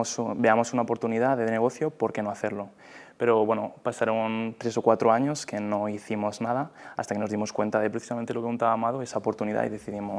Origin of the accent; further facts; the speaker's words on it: Cuenca, Castilla-La Mancha, Spain; Yo soy de Cuenca, estudié también en la Universidad de Valencia, estuve 2 años allí y luego partimos a la Universidad de Carolina del Norte en Wilmington.